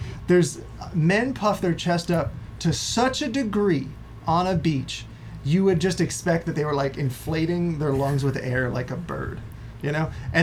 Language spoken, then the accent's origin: English; Hawaii, United States; Well, I'm from Hawaii, so at the time it was all on my little island, you know?